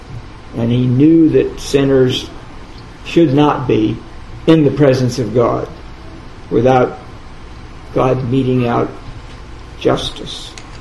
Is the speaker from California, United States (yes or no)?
yes; California, United States; And we grew up in Southern California. We get a lot of earthquakes there.